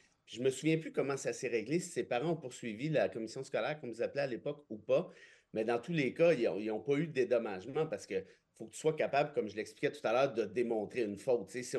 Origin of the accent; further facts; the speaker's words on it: Mont-Laurier, Quebec, Canada; Moi, je viens de Mont-Laurier.